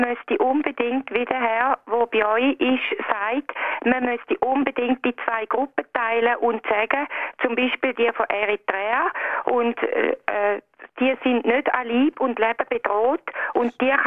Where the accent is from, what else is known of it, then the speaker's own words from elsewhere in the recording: Switzerland; was wollen wir als Schweizer